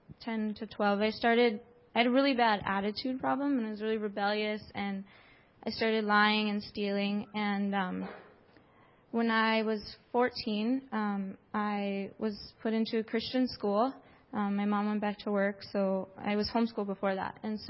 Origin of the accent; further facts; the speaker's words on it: Edmonton, Alberta, Canada; and I'm from Edmonton.